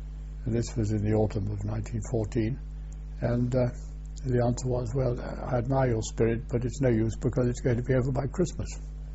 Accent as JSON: {"language": "English", "country": "Hong Kong", "tie": "born there", "said": "I was born in Hong Kong, because my parents lived there for a very long time, my father for nearly 50 years."}